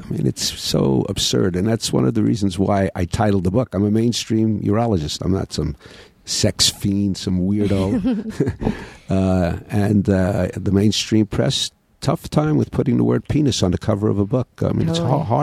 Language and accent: English; Brooklyn, New York, United States; born there; Well, the most important thing about me is I was born in Brooklyn.